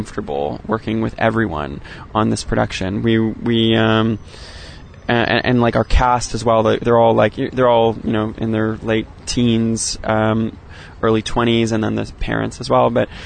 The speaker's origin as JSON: {"language": "English", "region": "Newfoundland and Labrador", "country": "Canada", "tie": "born or raised there", "said": "Newfoundland, which is my hometown and island off the east coast of Canada. And it's a very, like, Irish space."}